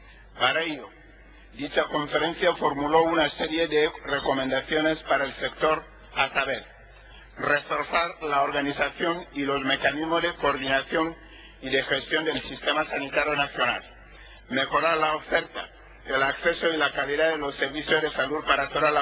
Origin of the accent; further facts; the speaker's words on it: Equatorial Guinea; Señora presidenta, en mi país, Guinea Ecuatorial